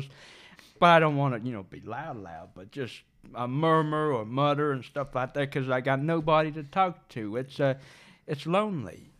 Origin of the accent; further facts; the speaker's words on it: Gardena, California, United States; Well, you want me to tell you where I'm from? I'm from Gardena, California.